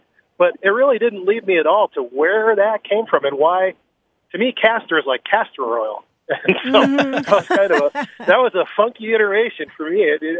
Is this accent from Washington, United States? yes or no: yes; Lummi Bay, Washington, United States; Hey, gang. … I'm from Lummi Bay, Washington.